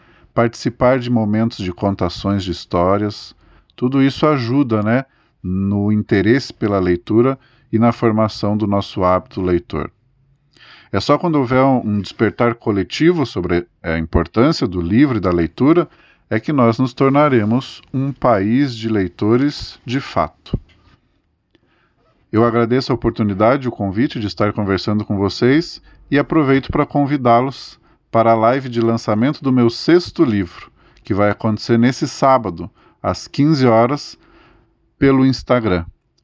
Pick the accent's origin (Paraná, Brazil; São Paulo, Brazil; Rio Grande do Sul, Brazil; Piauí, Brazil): Paraná, Brazil; Palmeira; born there; now in Curitiba, Brazil; Eu nasci aqui em Palmeira, mas eu moro em Curitiba já há mais de 15 anos.